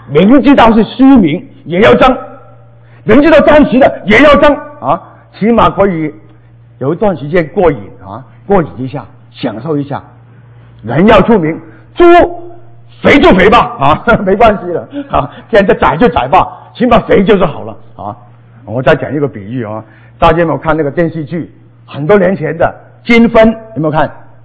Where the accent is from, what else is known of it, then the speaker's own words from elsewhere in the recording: Guangdong, China; 他不是广东人我是广东人